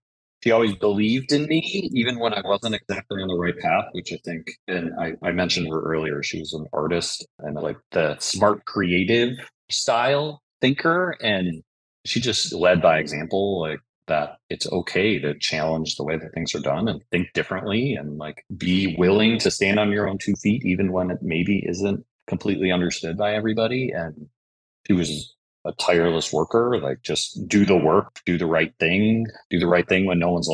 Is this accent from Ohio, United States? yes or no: no; Buffalo, New York, United States; So I mentioned I'm from Buffalo.